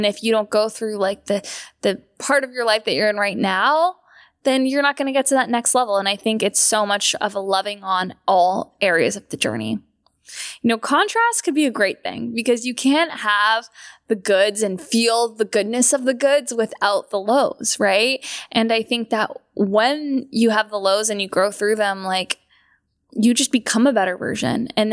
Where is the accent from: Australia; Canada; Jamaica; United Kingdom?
Canada; now in Los Angeles, United States; As a Canadian, you were luckily allowed some travel time into the States.